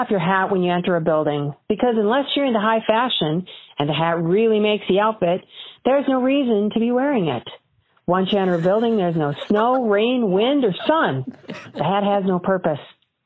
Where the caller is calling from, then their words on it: Wisconsin, United States; I'm a listener from Wisconsin